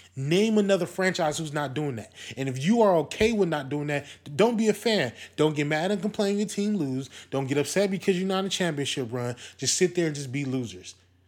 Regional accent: Milwaukee, Wisconsin, United States; I'm from Milwaukee.

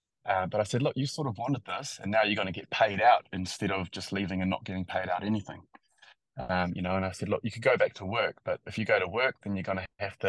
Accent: New Zealand; they know I'm a Kiwi and we can start pretty easy conversations.

